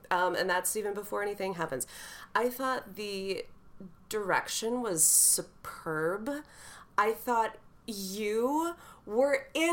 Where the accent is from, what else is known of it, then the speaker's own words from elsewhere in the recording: Wisconsin, United States; I'm from Wisconsin. What do I know about barbecue?